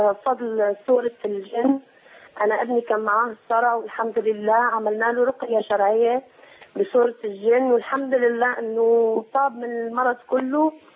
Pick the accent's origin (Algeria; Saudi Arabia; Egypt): Algeria; now in Syria; احنا من الجزائر عايشين بسوريا